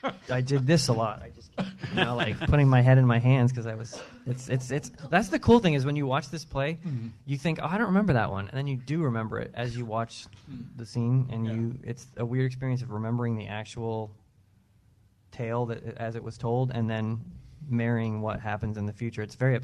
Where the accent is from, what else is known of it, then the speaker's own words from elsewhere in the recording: Maine, United States; I grew up in Northern Maine, and we had Canadian channels